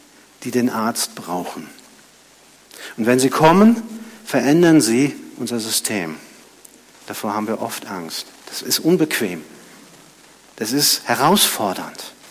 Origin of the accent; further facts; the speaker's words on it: Rhineland-Palatinate, Germany; Ich weiß, wovon ich rede, ich komme aus der Pfalz.